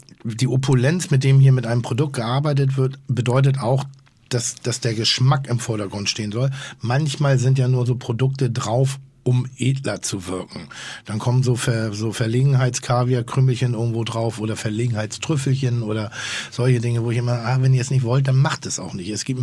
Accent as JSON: {"language": "German", "region": "Northern Germany", "country": "Germany", "said": "Und ich bin ja Norddeutscher"}